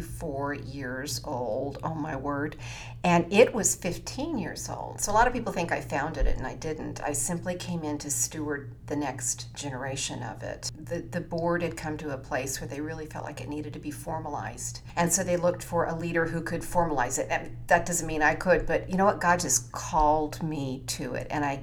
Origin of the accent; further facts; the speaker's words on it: Houston, Texas, United States; I grew up in Houston, Texas.